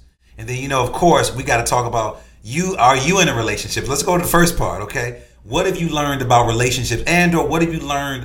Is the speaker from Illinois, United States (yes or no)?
yes; Chicago, Illinois, United States; Now, you know, I grew up in Chicago.